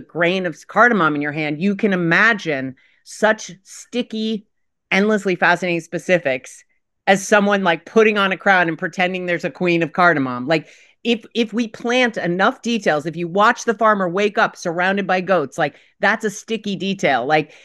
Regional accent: New York City, New York, United States; I grew up in New York City. I lived in Lower Manhattan and I went to school in Upper East Manhattan.

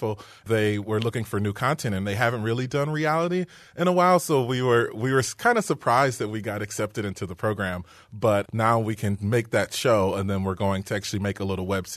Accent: Inkster, Michigan, United States; And I grew up in Inkster, and there were so many kids that I grew up with who were really smart and really talented

